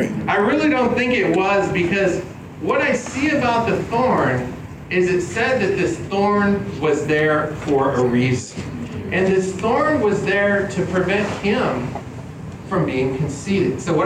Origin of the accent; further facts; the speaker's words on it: California, United States; we're from California, so we have deserts out there, and we can see a lot of cactus.